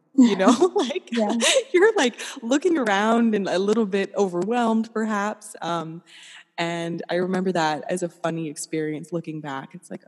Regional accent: Montreal, Quebec, Canada; now in Toronto, Canada; as a Canadian from Toronto, or not, I'm from Montreal, but living in just outside of Toronto, like it snows what feels like 8 months of the year, you know?

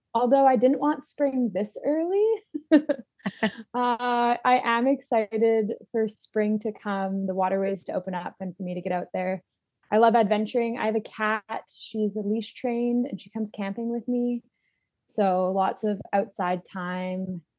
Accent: Winnipeg, Manitoba, Canada; now in Selkirk, Canada; and I grew up in Winnipeg.

